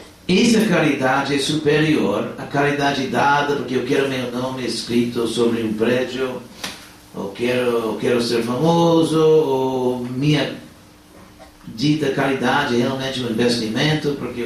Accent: Los Angeles, California, United States; now in Brazil; na minha cidade natal, Los Angeles

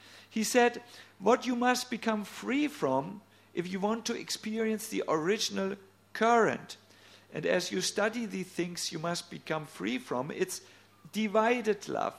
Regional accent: Northern Germany, Germany; I must admit to you, I'm from North Germany. almost it's a land of ice and snow.

